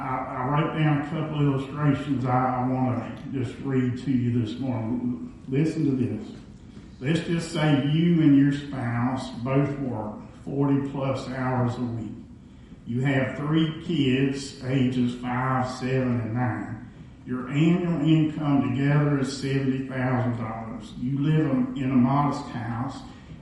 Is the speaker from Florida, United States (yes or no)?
yes; Florida, United States; accent: from all around the United States; also born or lived in Virginia / California; I was born in Virginia. When I was two, we moved to California. 8 years later, we moved to Florida, so I've been all over the place. So if you wonder where I get my accent from, it's from all around the United States, right?